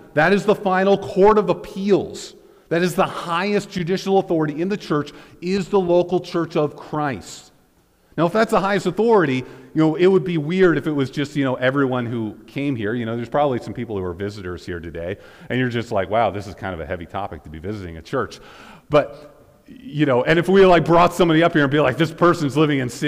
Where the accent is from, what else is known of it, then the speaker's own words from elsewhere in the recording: Canada; the thing I carry around to prove that I'm Canadian